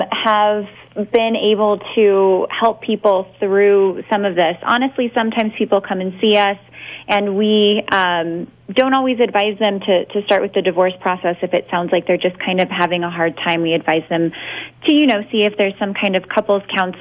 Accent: Las Cruces, New Mexico, United States; I was raised here in Las Cruces

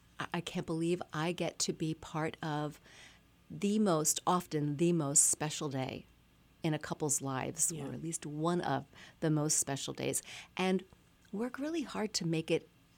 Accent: Pennsylvania, United States; now in Lehigh Valley, United States; Well, I have been living in the Lehigh Valley most of my adult life. I grew up outside of Philadelphia and ended up making this place my home.

